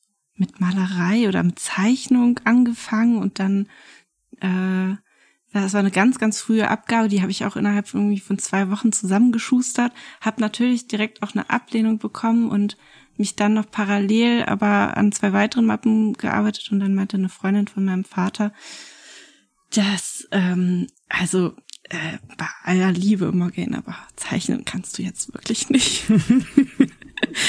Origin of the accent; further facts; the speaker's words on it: Wolfsburg, Lower Saxony, Germany; Das Kunstmuseum Wolfsburg, wo ich aufgewachsen bin